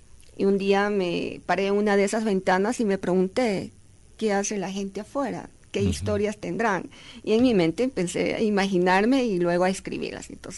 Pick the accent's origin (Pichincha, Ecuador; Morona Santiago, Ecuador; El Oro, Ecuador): El Oro, Ecuador; Zaruma; allá en Zaruma, soy de Zaruma